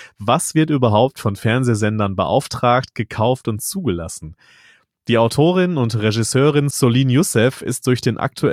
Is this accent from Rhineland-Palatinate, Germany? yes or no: no; North Rhine-Westphalia, Germany; Ja, das mit dem Dat und Wat, das habe ich als gebürtiger Westfaler auch kapiert.